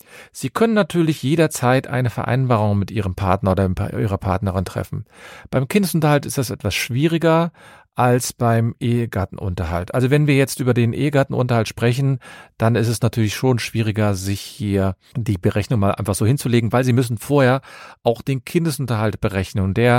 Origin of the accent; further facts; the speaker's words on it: Cologne, North Rhine-Westphalia, Germany; Ich komme aus Köln und habe meine Kanzlei in Köln.